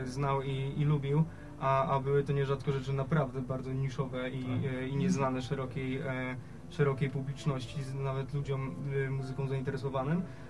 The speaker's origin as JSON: {"language": "Polish", "town": "Rzeszów", "region": "Subcarpathian Voivodeship", "country": "Poland", "said": "jestem tutaj nowy w mieście. Przyjechałem z Dalekiego Wschodu, z Rzeszowa"}